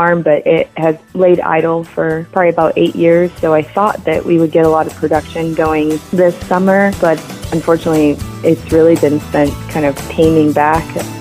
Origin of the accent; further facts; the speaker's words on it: California, United States; I grew up in California in the suburbs, so it's been quite the learning experience